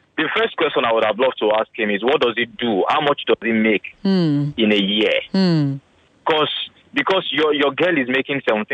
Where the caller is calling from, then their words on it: Ikeja, Lagos, Nigeria; I'm calling from Ikeja.